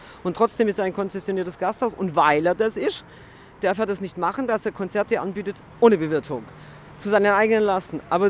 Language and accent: German; Gelting, Bavaria, Germany; Ja klar, also wir kommen aus Gelting. Das ist ein Ort zwischen Wolfratshausen und Geretsried.